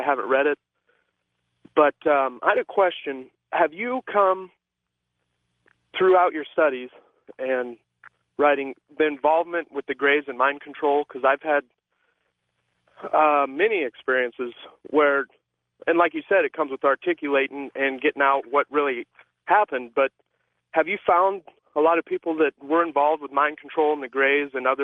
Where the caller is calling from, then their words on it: Boulder, Colorado, United States; I'm calling from Boulder, Colorado.